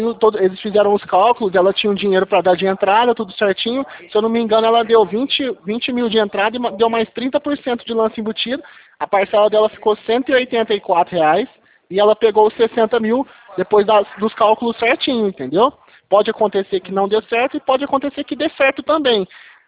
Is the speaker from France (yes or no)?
no; Franca, São Paulo, Brazil; eu sou de Franca aqui